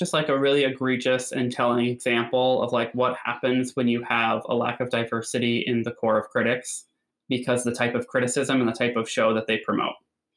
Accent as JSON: {"language": "English", "region": "Connecticut", "country": "United States", "said": "I'm also from Connecticut"}